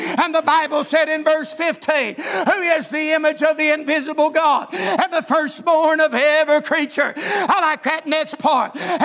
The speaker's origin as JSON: {"language": "English", "country": "United States", "said": "You got to remember, I'm from Scott County, and we don't use words like that a lot."}